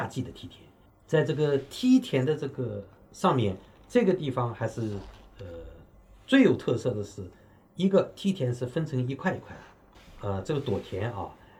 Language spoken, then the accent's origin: Chinese; Hangzhou, Zhejiang, China; 我们杭州人多数都去过啊